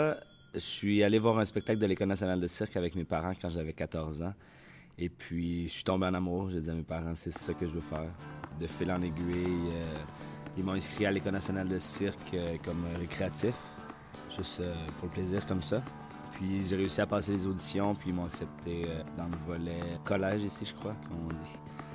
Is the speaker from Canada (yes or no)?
yes; Saint-Alphonse-Rodriguez, Quebec, Canada; Je viens de Saint-Alphonse-Rodriguez, au Québec, et je fais partie du Cirque Alphonse, de la production Timber.